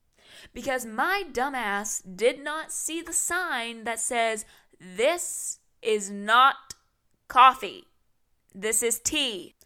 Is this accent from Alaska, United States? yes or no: no; West Virginia, United States; Sorry, not sorry. I'm from West Virginia. I can't say anything. My state's fucking boring too.